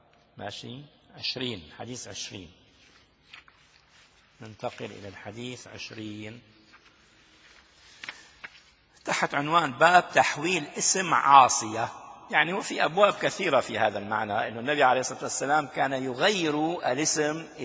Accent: Damascus, Damascus Governorate, Syria; عندنا في دمشق الشام

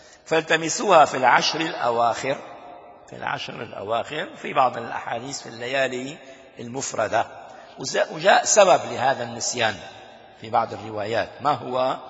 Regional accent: Damascus, Damascus Governorate, Syria; عندنا في دمشق الشام

